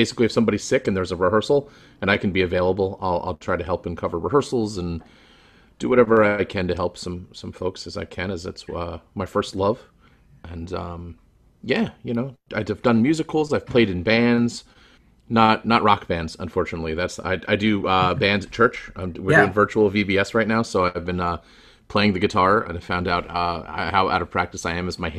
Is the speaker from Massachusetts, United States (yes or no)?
no; New Jersey, United States; I am not originally from this area. I grew up in New Jersey.